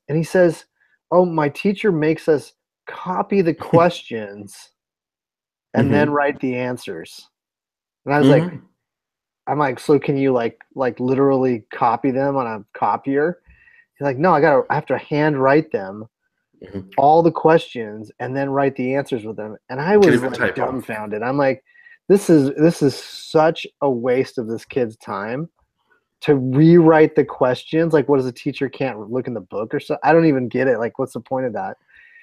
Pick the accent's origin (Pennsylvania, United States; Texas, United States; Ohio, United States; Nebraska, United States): Ohio, United States; Cleveland; I'm from Cleveland.